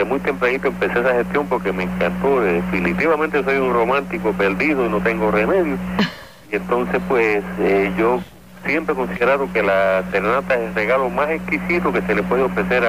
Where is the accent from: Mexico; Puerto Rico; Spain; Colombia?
Puerto Rico; me crié en Sunoco, Villa Palmera.